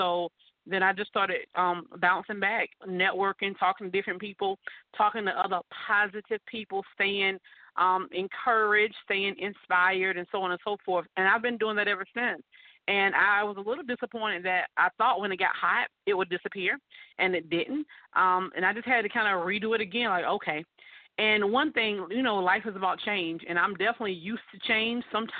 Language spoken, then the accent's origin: English; South Carolina, United States; And then I came to my hometown, which is in South Carolina, where I was hiding away because at that time it was 30 cases.